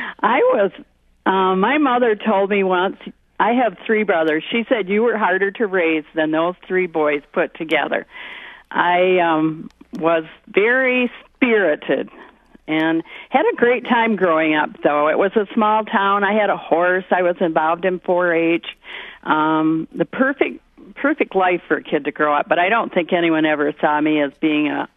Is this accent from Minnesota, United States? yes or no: no; Okemos, Michigan, United States; born there; I was born in Okemos, Michigan, which is now a bedroom community of Lansing, but back then it was a farm town. And I probably came from farm families.